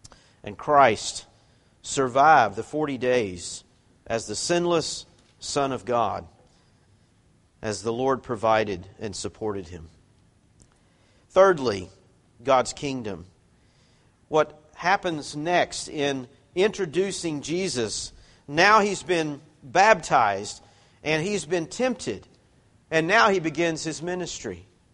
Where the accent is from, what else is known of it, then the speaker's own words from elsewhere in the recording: United States; I'm an American. I like a hotel room when I go on vacation.